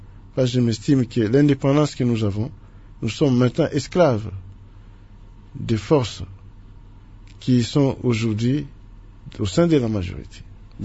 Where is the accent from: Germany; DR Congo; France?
DR Congo; Kasaï; Moi, je viens de Kassai.